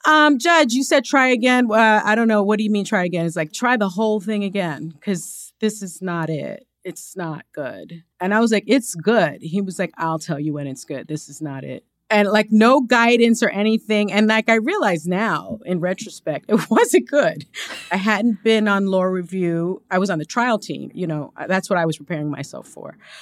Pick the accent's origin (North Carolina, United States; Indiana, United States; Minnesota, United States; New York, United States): New York, United States; Bronx; You know, I'm from the Bronx